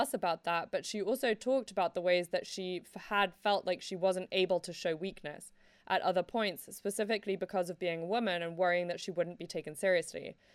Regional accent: Mexico City, Mexico; because I grew up in Mexico City.

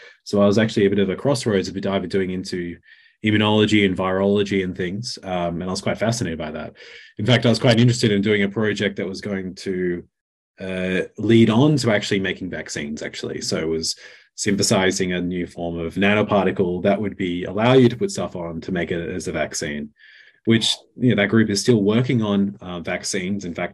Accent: Sydney, New South Wales, Australia; accent: Australian; my Australian accent. So I lived in Australia for most of my life. My wife and I are Australian from Sydney. Did my undergraduate at University of Sydney, then my PhD there.

